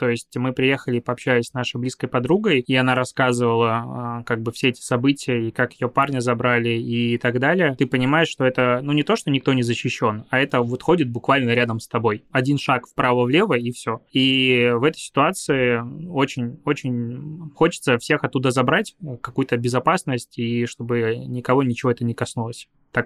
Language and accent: Russian; Belarus; moved away; also born or lived in Crimea; Не могу даже сказать, что я Беларусь, честно говоря, считаю своей родиной, потому что... Я вообще родился в Крыму и тут просто вырос.